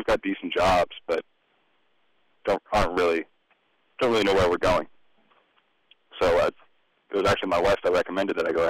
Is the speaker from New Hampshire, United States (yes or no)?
yes; Milford, New Hampshire, United States; Well, I was born in Milford, New Hampshire